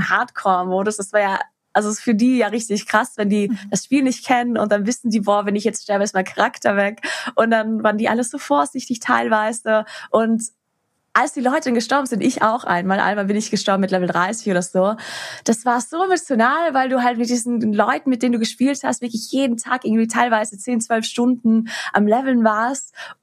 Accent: Trentino-Alto Adige, Italy; accent: South Tyrolean dialect; Vor allem auch, wenn ich Hochdeutsch rede, weil normal habe ich einen Dialekt. Ich bin aus Südtirol eigentlich. Und ich habe einen krassen Dialekt. Und ja, wenn ich dann Hochdeutsch rede, muss ich mich echt konzentrieren.

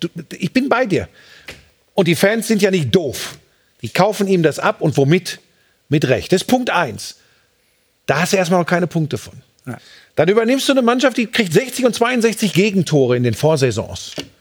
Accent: North Rhine-Westphalia, Germany; ich darf das als Ruhrpottler sagen

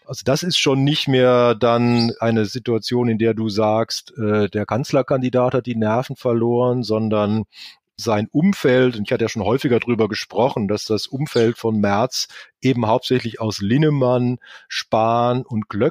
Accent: Wiesloch, Baden-Württemberg, Germany; also born or lived in Freiburg; Erstmal komme ich ja eigentlich aus dem Dorf. Also ich meine, ich bin zwar geborener Freiburger, das ist jetzt, wenn man guten Willen hat, eine Stadt, aber aufgewachsen bin ich ja in Wiesloch bei Heidelberg im ländlichen Bereich.

